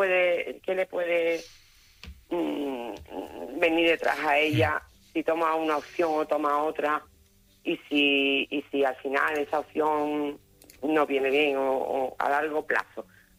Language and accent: Spanish; Seville, Andalusia, Spain; De Sevilla.